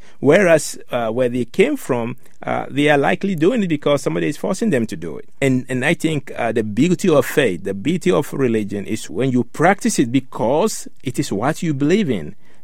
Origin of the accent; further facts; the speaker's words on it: Ghana; now in United States; I grew up in Ghana, West Africa, where actually the tribe is what really drives a lot of issues.